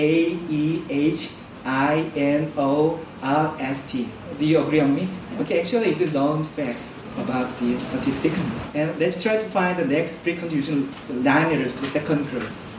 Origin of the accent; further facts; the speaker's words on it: South Korea; English is a second language; from Korea, and nice to meet you.